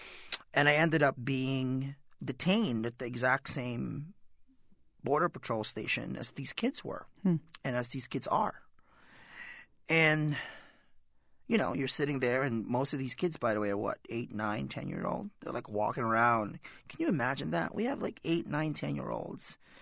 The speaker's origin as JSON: {"language": "English", "region": "California", "country": "United States", "tie": "born or raised there", "said": "And growing up in the Bay Area in California, it was just easier for me to come out of one of the closets."}